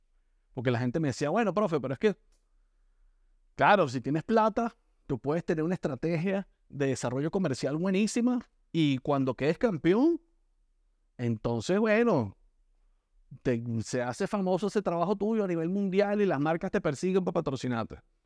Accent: Venezuela; desde lo fanático que soy de la selección de baloncesto en mi país y de lo fanático que soy del baloncesto profesional de mi país

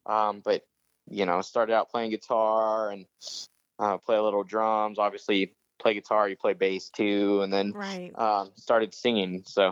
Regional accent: Texas, United States; so we're from Texas, but we had a run up to Chicago.

